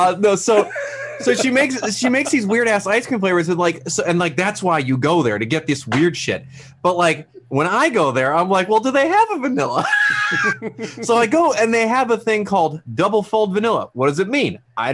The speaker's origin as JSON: {"language": "English", "region": "Wisconsin", "country": "United States", "said": "I'm from Wisconsin originally, dude."}